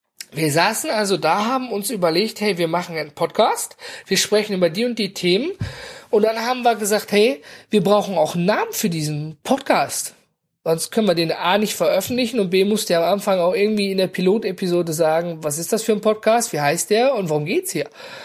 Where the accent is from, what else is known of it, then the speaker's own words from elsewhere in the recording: North Rhine-Westphalia, Germany; Und ich komme ja aus dem Ruhrgebiet, ne?